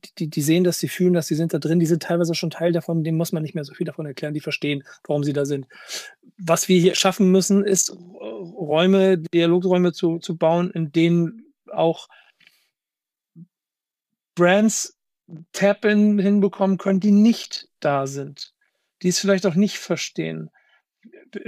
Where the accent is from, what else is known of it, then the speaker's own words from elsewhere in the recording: Hamburg, Germany; Ich komme aus Hamburg.